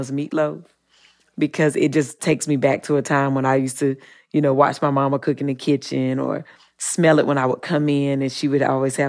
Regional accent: Eden, North Carolina, United States; Yeah, I mean, you know, I'm from the South, and I grew up in Eden, North Carolina, child, so I ate everything.

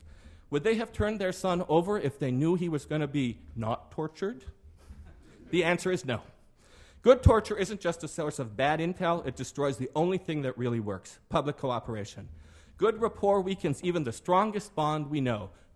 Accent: Iran; English is a second language; moved away; I grew up in Iran under the Shah.

